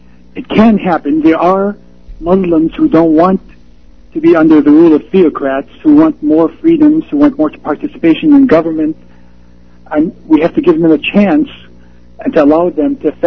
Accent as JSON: {"language": "English", "town": "Chicago", "region": "Illinois", "country": "United States", "said": "I'm from Chicago, sir."}